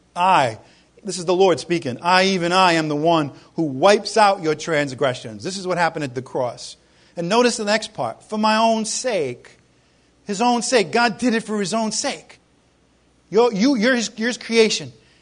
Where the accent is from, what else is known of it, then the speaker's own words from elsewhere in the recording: Ireland; I'm Irish, you know.